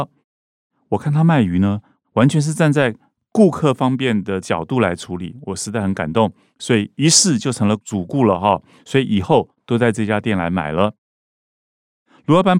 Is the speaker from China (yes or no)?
no; Keelung, Taiwan; now in Taipei, Taiwan; 我是基隆人，以前都是在仁爱市场立大海鲜买鱼，后来搬家到台北，一开始仍然是每周回基隆买鱼